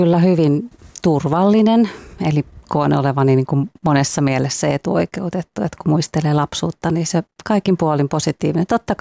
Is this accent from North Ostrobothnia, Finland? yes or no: no; Valkeala, Kymenlaakso, Finland; also born or lived in Kouvola; Kun me muutettiin siis Kouvolasta Valkealaan 76, niin äiti ikään kuin pisti mut ja mun siskon partioon